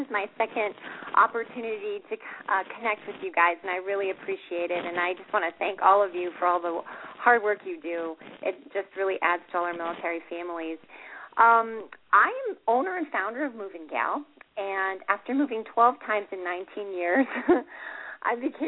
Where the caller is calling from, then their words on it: Colorado Springs, Colorado, United States; Right now, I'm calling from Colorado Springs, which is well represented here.